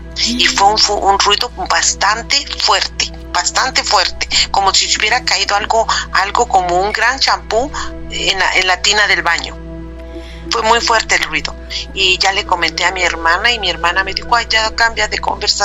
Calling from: Canada; de Canadá, de nuevo

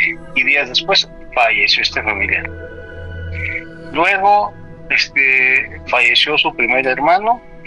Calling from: Toluca, State of Mexico, Mexico; de Toluca. ¿Cómo estás?

